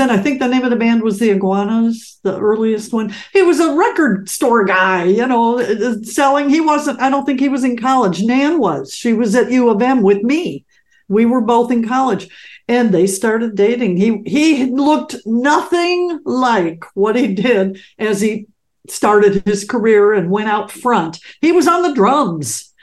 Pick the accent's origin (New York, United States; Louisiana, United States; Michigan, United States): Michigan, United States; Detroit; It was like that Detroit attitude hit me, you know. It's like, hey, bitch, I'm from Detroit and I owned it. You know, it was Detroit energy, and it just came out full force in me.